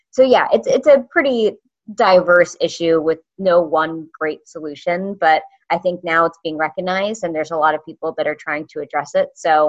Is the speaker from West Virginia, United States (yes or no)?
yes; West Virginia, United States; So I'm from West Virginia. West Virginia is a wonderful, beautiful place, and I'm very thankful that I grew up there.